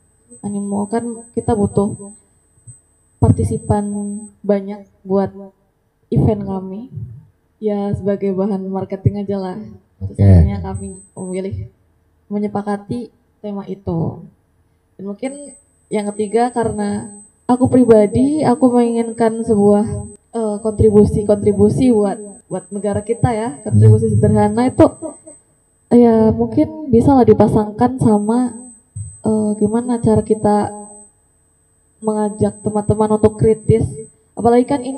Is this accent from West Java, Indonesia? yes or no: no; Pemalang, Central Java, Indonesia; born there; Ya, aku lahir di Pemalang tanggal 7 Maret 2004.